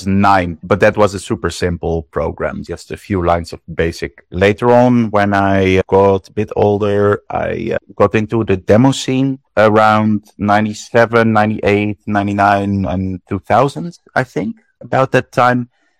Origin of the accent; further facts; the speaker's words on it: Netherlands; I'm from the Netherlands.